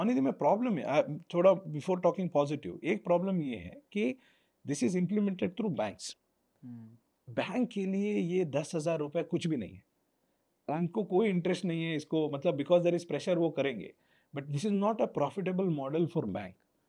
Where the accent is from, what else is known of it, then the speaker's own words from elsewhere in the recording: Karnataka, India; मैं कोस्टल कर्नाटका से आता हूं